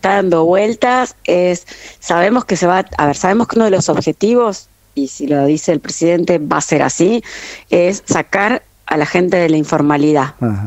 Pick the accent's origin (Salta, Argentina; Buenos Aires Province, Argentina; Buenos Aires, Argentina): Salta, Argentina; Yo soy del interior, de Salta